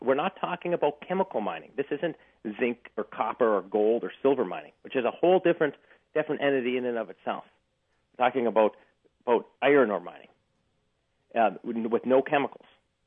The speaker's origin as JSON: {"language": "English", "region": "Minnesota", "country": "United States", "tie": "born or raised there", "said": "I grew up in the Iron Range of Minnesota. I grew up there. I lived there."}